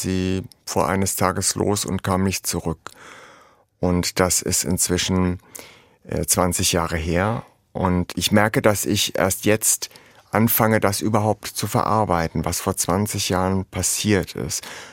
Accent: Hesse, Germany; accent: Hessian; now in Berlin, Germany; Und in Berlin hört man schon da noch einen hessischen Unterton, wenn ich rede, obwohl ich mir viel davon im Laufe der Zeit natürlich abgewöhnt habe.

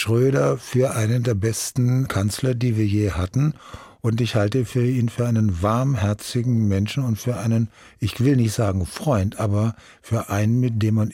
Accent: Dorbach, Baden-Württemberg, Germany; Ich bin auf dem Land groß geworden. Also eigentlich bin ich ein Landkind. Ich bin in Dorbach, in einem Seitental von Dorbach, in der Nähe von Offenburg groß geworden.

